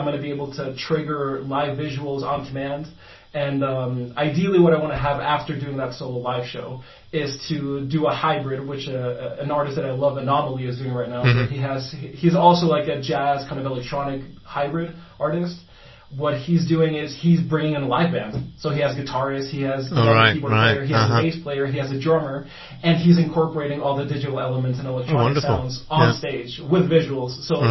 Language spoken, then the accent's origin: English; Guatemala; also born or lived in New York, United States / Panama; I lived in New York for 10 years. I was in Panama just recently for 4 years. I just moved back to my home country of Guatemala. I lived in Tanzania for a year as well